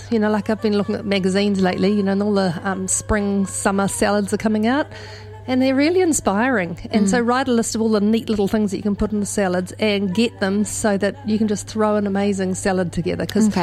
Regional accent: Taupo, Waikato, New Zealand; I mean, I grew up in Lake Taupo, there are a lot of ducks

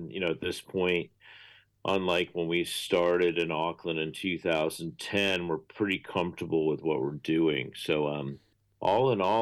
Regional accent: United States; Yeah, I mean, as an American, if you want to avoid, like, the perils of assault weapon ownership

